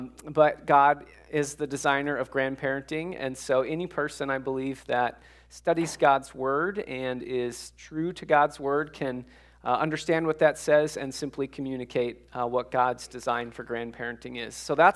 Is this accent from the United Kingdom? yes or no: no; Minnesota, United States; I'm from Minnesota, so this is kind of higher up here in Michigan.